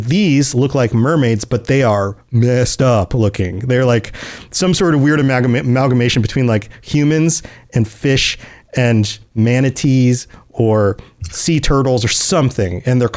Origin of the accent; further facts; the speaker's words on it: Florida, United States; it's not like it's a regular thing just because we're from Florida.